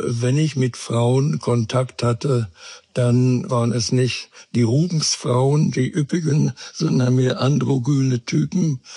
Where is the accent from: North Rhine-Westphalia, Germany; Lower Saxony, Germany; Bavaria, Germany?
Lower Saxony, Germany; Hanover; also born or lived in Riesengebirge; Ich bin im Dezember 1944 geboren und bin dann in Hannover groß geworden.